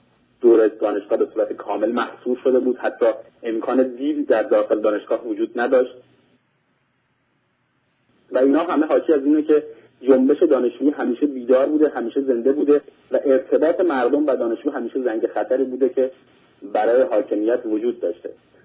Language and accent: Persian; Iran; moved away as an adult; now in France; در دانشگاه پاریس 8 در کشور فرانسه هستم و حدود یک سال هست که از ایران به اینجا آمدم برای ادامه تحصیل. در داخل ایران دانشجوی همین رشته در دانشگاه دانشکده هنر و معماری دانشگاه آزاد تهران مرکزی بودم